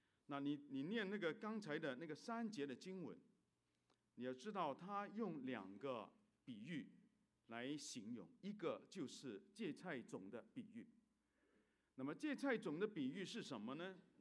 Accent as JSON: {"language": "Chinese", "country": "China", "said": "那等于我们中国人所以我们中国我们都是有一种为爱国的精那个热血对不对？"}